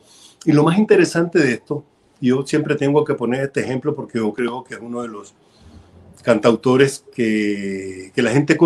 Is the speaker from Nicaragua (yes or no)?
yes; Somoto, Madriz, Nicaragua; Hasta Somoto, que es mi pueblo